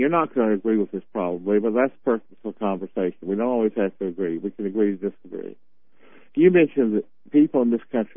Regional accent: the South, United States; I grew up in the South too

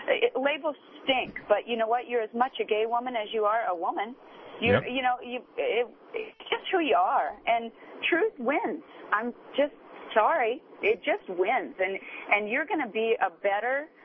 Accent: Wellsville, Kansas, United States; There are people from my hometown of Wellsville, Kansas

